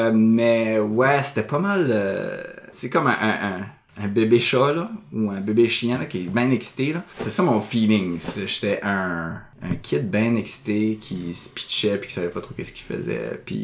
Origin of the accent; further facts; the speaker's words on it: Shippagan, New Brunswick, Canada; Moi, je venais de la Mecque, je venais de Chipagan.